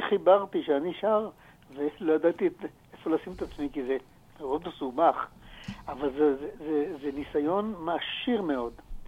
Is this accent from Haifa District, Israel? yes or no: yes; Mishmarot, Haifa District, Israel; born there; אני נולדתי בקיבוץ משמרות, זה בערך 5 קילומטרים אוויריים אחד מהשני